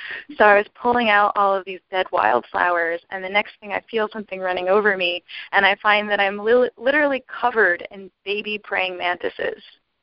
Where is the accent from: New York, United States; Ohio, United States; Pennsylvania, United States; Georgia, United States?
Ohio, United States; And then I grew up in near Columbus, Ohio, in a small town.